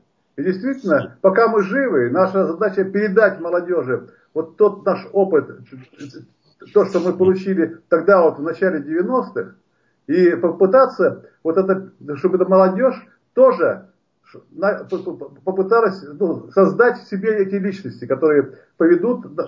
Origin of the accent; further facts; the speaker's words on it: Latvia; Ну, я латыш, да?